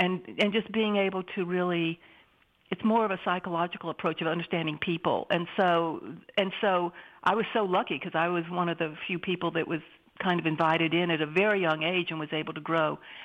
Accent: Tallahassee, Florida, United States; now in New York, United States; when I first arrived in New York, I grew up in Tallahassee, Florida, and I always wanted to kind of live in New York and just have an exciting career

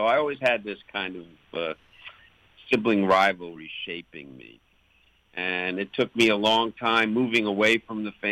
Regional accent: Long Island, New York, United States; moved away; I was raised in on Long Island, outside New York City. My father was a very successful a New York real estate lawyer, and I lived a very blessed life full of abundance.

